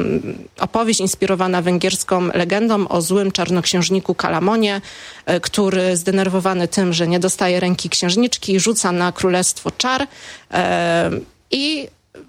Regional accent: southern Poland, Poland; Ja jestem z południa Polski.

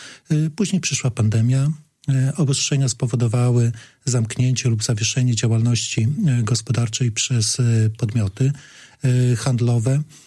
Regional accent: central Poland, Poland; now in Suwałki, Poland; Ja mogę powiedzieć, że nie jestem rodowitym suwalczaninem. Pochodzę z miasta podobnej wielkości, ale z centralnej Polski

